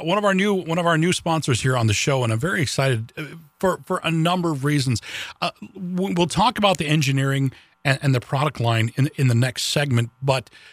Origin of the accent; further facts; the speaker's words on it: Michigan, United States; look, I'm from Michigan.